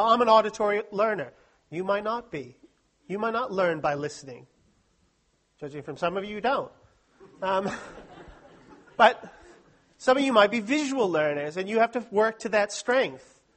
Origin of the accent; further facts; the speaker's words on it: United States; I'm American and I know the stupid thing.